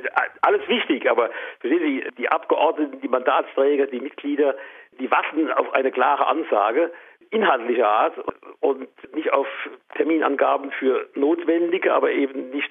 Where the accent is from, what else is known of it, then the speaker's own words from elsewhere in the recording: Mannheim, Baden-Württemberg, Germany; Ich bin in Mannheim groß geworden